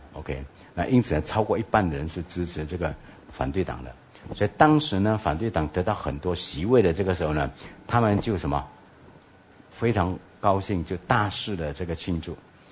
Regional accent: Malaysia; 我们在马来西亚长大的这个时候呢

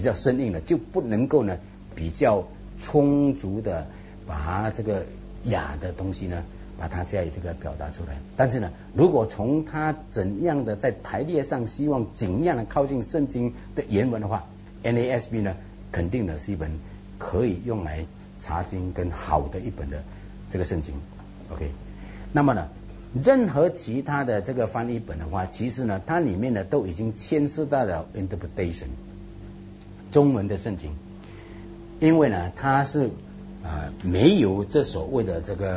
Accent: China; 还好呢，我们中国人有一个的词句

